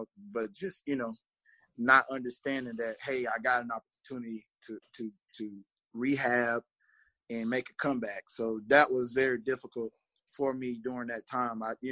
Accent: South Carolina, United States; You know, I'm from Marlboro County. Didn't really – we barely had cleats, you know.

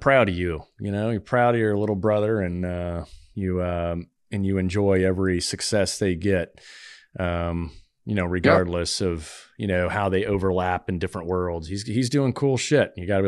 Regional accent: Saudi Arabia; And I grew up in Saudi Arabia and I grew up in a culture that I didn't like.

